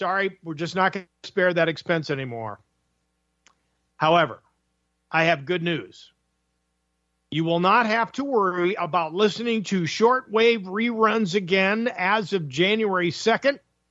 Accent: Connecticut, United States; when I was growing up in Connecticut, colder than snot.

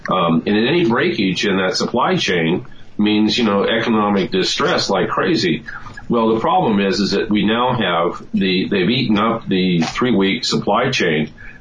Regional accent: California, United States; I'm speaking as a Californian

